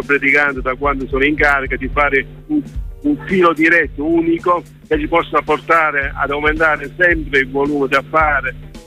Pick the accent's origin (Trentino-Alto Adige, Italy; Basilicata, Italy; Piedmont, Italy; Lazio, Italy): Basilicata, Italy; Filiano; Io sono lucano, sono di Filiano.